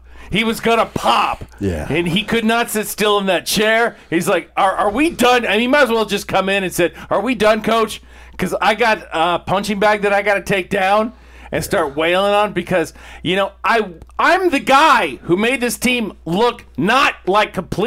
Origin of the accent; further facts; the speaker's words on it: Texas, United States; And you know what about Texas women? We're women.